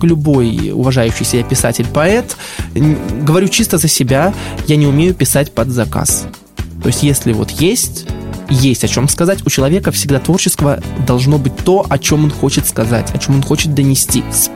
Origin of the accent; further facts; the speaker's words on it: Borisov, Minsk Region, Belarus; also born or lived in Gomel; моя малая родина и Борисов, и Гомель, поскольку каждое лето я приезжал сюда в Гомель к бабушкам, к дедушкам, к родным.